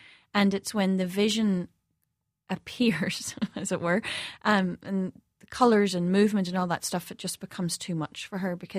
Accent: Belfast, Northern Ireland, United Kingdom; I grew up in West Belfast and during the Troubles and sort of in the middle of it

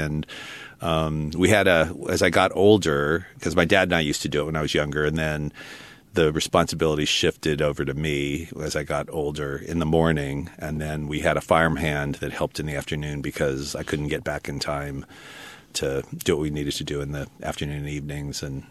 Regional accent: Albuquerque, New Mexico, United States; also born or lived in China Lake; I was born in Albuquerque. And then we left for a period of time when I was really young, where my dad went to University of Utah for a graduate degree. Came out to China Lake.

